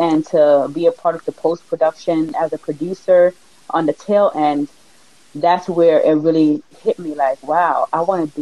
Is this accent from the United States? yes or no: no; Jamaica; because I am from Jamaica, proud Jamaican.